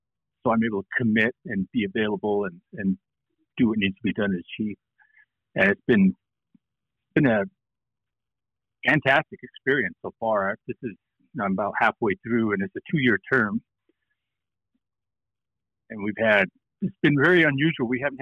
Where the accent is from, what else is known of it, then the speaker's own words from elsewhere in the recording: Lander, Wyoming, United States; I was born and raised in Lander, actually. Went to school here, the whole works. So I'm not a transplant at all. I'm born and raised.